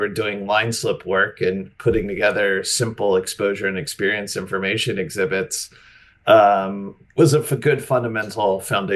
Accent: Los Angeles, California, United States; moved away as an adult; now in New York City, United States; So I was born and raised in Los Angeles, native Californian. Came out to New York City thinking I wanted to go on and into Wall Street.

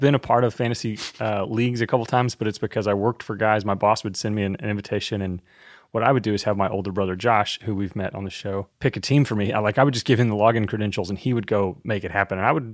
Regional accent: Fort Worth, Texas, United States; Both from Fort Worth, and so we grew up in Cowboy country.

